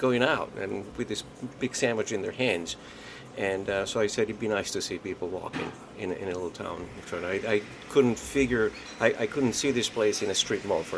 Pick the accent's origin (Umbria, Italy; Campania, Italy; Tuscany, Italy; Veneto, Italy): Tuscany, Italy; Florence; English is a second language; moved away as an adult; now in United States; Born and raised in Florence.